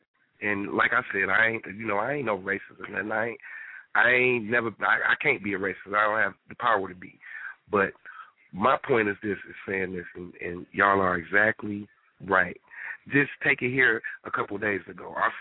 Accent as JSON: {"language": "English", "town": "Detroit", "region": "Michigan", "country": "United States", "said": "I'm from Detroit, first off. I'm from Detroit, Michigan, and like I said, I've been to prison before"}